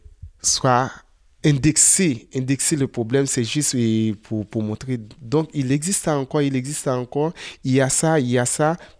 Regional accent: Haiti; La veillée chez nous, en Haïti, c'est à la veille d'un enterrement

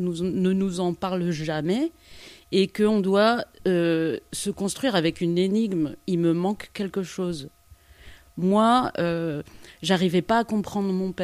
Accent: Madagascar; born there; Je suis née à Madagascar, j'ai vraiment un prénom typique de là-bas, un nom typique de là-bas, mais comme je suis blanche

